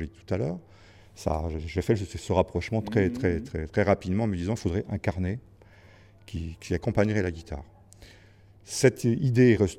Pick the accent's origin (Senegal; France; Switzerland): France; La Rochelle, Nouvelle-Aquitaine; Alors moi je viens de La Rochelle.